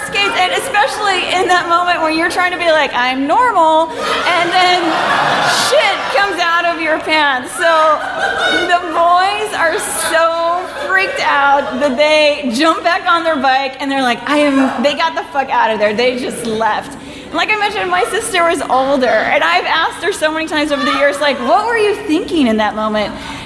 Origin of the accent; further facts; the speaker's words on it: Houston, Texas, United States; We grew up in Houston, and most of the kids that we grew up with moved here